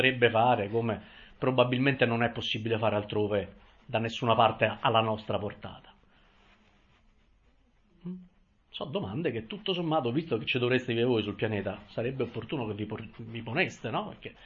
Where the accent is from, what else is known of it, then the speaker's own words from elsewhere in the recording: Rome, Lazio, Italy; io sono di Roma, vabbè, credo di avervelo detto e che si senta